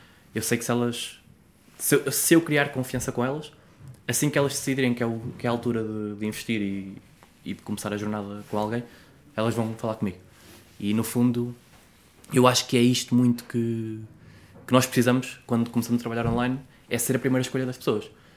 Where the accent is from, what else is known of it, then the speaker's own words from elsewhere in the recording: Centro, Portugal; perto de Fátima, uma